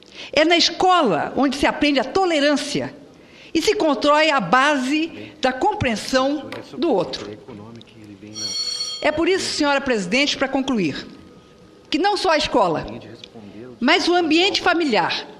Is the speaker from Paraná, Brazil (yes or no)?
no; Mato Grosso do Sul, Brazil; eu venho de Mato Grosso do Sul